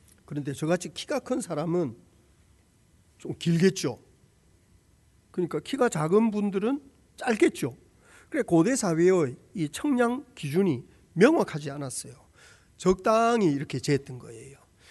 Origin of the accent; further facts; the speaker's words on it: Gyeongsang, South Korea; 제가 경상도 출신이라고.